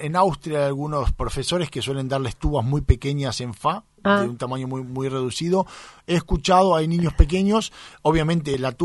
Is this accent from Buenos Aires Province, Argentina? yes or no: yes; Temperley, Buenos Aires Province, Argentina; also born or lived in Lanús; yo no nací en Júpiter, nací en la Argentina, de hecho en el Policlínico de Lanús, viví toda mi vida en Temperley.